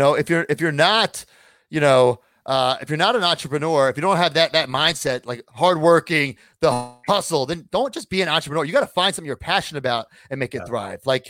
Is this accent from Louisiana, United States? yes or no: no; Long Island, New York, United States; It was Nassau Coliseum, where my hometown, Long Island.